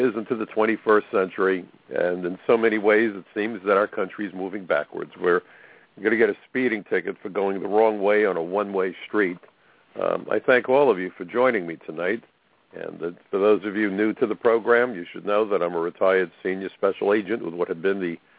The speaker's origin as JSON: {"language": "English", "town": "New York City", "region": "New York", "country": "United States", "tie": "born or raised there", "said": "in my hometown of New York City"}